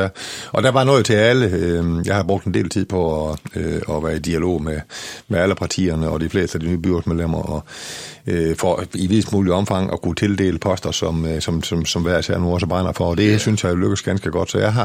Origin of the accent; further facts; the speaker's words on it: Nørhed, Central Denmark Region, Denmark; Jeg er født på Nørhed, ude tæt på Nørhed, Tørstentral, derude, ja, Dangrønt.